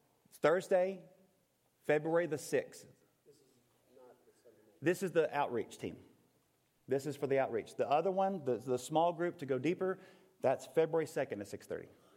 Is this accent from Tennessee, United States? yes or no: yes; Nashville, Tennessee, United States; maybe it's because y'all live in Snyder and I'm from Nashville